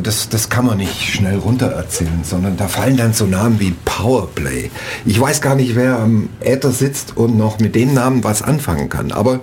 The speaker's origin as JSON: {"language": "German", "region": "Baden-Württemberg", "country": "Germany", "said": "Ich bin Schwabe, 58 Jahre alt"}